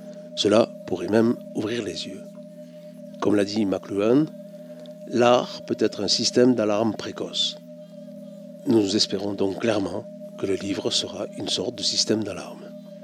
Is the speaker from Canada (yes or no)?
no; South, France; je ne fais déjà pas grande différence entre les « et » Je suis du Sud.